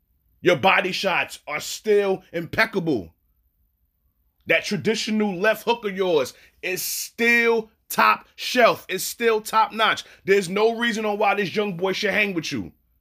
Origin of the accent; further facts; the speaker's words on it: Brooklyn, New York, United States; Mike Tyson, OG, big homie, fellow Brooklynite. You're from Brownsville. I'm from East New York. Brooklyn is Brooklyn.